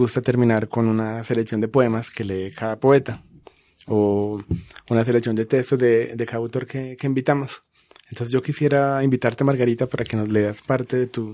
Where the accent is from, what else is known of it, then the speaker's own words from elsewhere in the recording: Santa Rosa de Cabal, Risaralda, Colombia; En mi pueblo, Santa Rosa de Cabal, también hay, siendo pequeño, también hay bandas de punk.